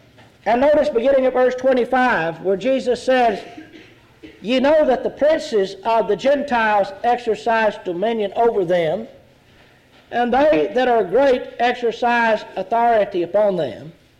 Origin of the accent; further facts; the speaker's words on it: Texas, United States; some kind of remote little place that looked remarkably similar to where I grew up in East Texas.